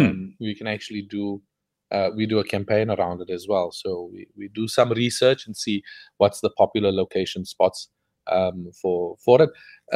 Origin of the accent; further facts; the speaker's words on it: South Africa; No, I'm from South Africa. We will find the knockoff.